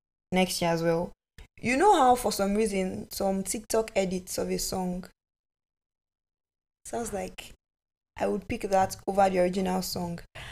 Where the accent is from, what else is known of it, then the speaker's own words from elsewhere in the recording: Bayelsa, Nigeria; I'm from Bayelsa, but I'm a fan